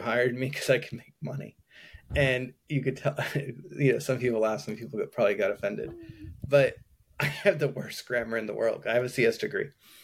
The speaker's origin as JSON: {"language": "English", "town": "Boston", "region": "Massachusetts", "country": "United States", "tie": "born or raised there", "said": "I grew up in Boston, so I'm a diehard Red Sox fan"}